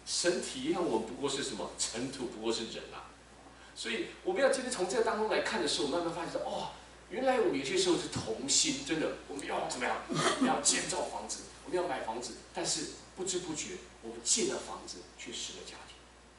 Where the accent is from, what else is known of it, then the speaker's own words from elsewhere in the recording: China; 你看我们中国人厉害，劳燕分飞